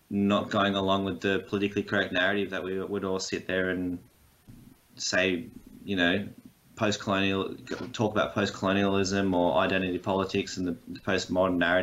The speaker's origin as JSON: {"language": "English", "town": "Wollongong", "region": "New South Wales", "country": "Australia", "said": "It's still a great city. I'm proud to say I'm from Wollongong for sure."}